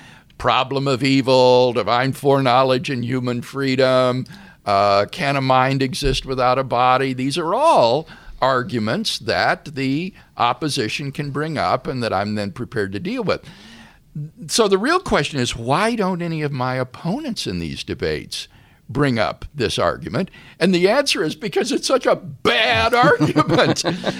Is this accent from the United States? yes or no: yes; Keokuk, Iowa, United States; also born or lived in Peoria; But that doesn't undermine my knowledge that I was born in Peoria, Illinois and raised in Keokuk, Iowa.